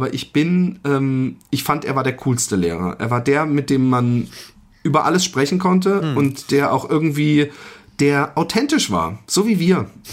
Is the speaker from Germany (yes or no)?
yes; Mannheim, Baden-Württemberg, Germany; Wir sind aus dem Raum Mannheim, Heidelberg, Süddeutschland.